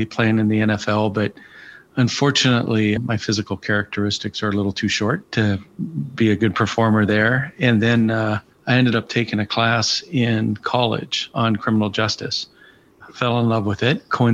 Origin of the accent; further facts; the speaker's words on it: Seattle, Washington, United States; So born and raised in the Seattle area.